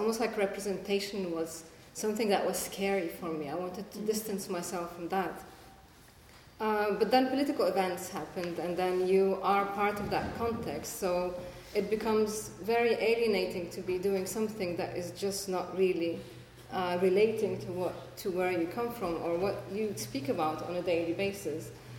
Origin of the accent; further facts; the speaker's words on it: Bethlehem, West Bank, Palestine; also born or lived in Jerusalem; I come from a place that has been, you know, under occupation, and I grew up in Bethlehem. I was born in Jerusalem